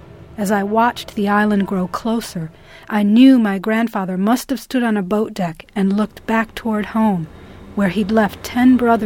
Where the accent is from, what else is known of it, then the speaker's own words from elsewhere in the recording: Chicago, Illinois, United States; born there; I was born in Chicago, where my grandfather settled when he came from Sholta, an island in the Adriatic, in 1913 as a stowaway.